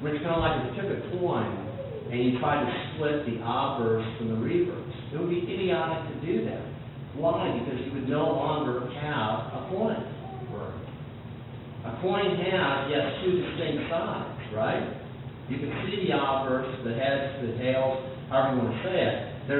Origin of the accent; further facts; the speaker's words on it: Arizona, United States; I've dealt with Mormons a lot over the years, growing up in Arizona, etc.